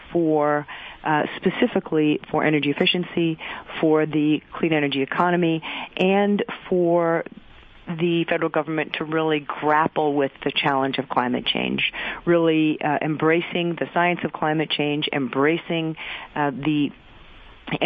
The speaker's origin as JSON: {"language": "English", "town": "Detroit", "region": "Michigan", "country": "United States", "tie": "born or raised there", "said": "And so I grew up in Detroit, and the buggy whip manufacturer analogy applies."}